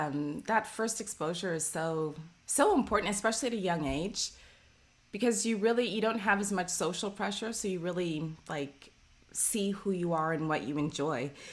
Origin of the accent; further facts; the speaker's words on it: Scarborough, Ontario, Canada; And I grew up in Scarborough, but not Scarborough, Jamaica, Scarborough, Ontario, which is a suburb of Toronto.